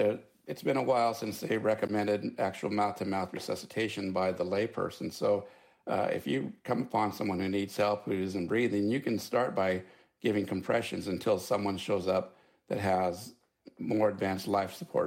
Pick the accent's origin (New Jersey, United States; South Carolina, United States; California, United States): California, United States; I'm from Southern California, but even in Southern California, there are different entities that run the different beaches.